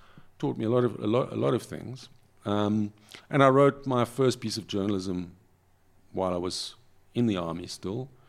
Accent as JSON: {"language": "English", "town": "Cape Town", "region": "Western Cape", "country": "South Africa", "tie": "born or raised there", "also_born_or_lived": "Pretoria / Durban", "said": "I was born in Pretoria, and I went to school in Cape Town."}